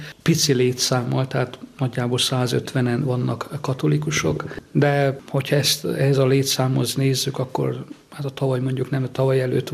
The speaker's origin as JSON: {"language": "Hungarian", "town": "Cozmeni", "region": "Harghita", "country": "Romania", "said": "Én a születésre, tehát Székelyföldről, Csík Kozmásról származom."}